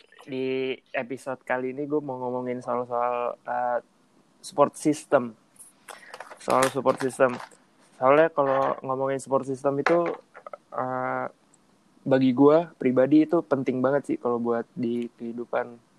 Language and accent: Indonesian; Depok, West Java, Indonesia; accent: Depok; Depok parah gue.